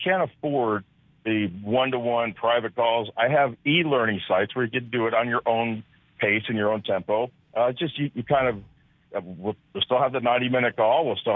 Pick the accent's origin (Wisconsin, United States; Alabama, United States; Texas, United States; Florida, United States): Florida, United States; Hollywood; I was born right here in Hollywood, Florida, but I was born right near Dickey Highway in Sheridan Street, if you know where that is. It's pretty tough back in the 70s.